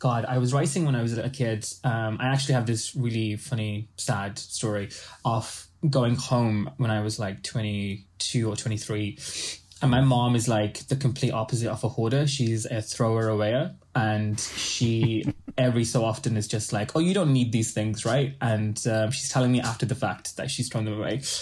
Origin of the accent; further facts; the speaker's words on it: Pakistan; So I'm a Pakistani Muslim